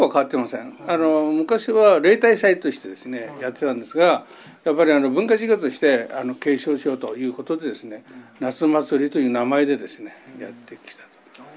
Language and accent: Japanese; Kagoshima, Japan; now in Sagamihara, Japan; 私も鹿児島の出身ですが、はいはいはい、こっち来て、びっくりしましたね、はい、こっちに来て38年になりますけれども